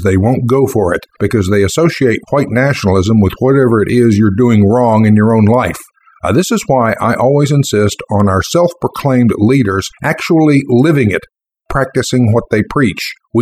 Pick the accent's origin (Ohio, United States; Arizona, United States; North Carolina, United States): North Carolina, United States; I'm from North Carolina, and there are all kinds of … from my neck of the woods.